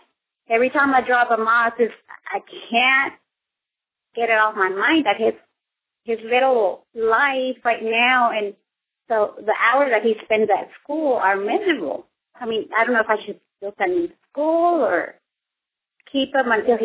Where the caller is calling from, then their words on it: Dallas, Texas, United States; I'm calling from Dallas, Texas.